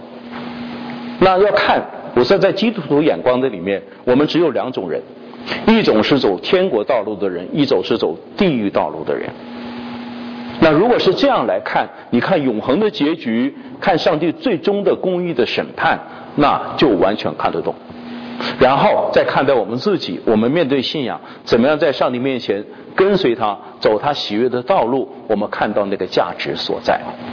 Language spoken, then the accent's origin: Chinese; China; 我们中国人叫做无毒不丈夫，哈，量小非君子啊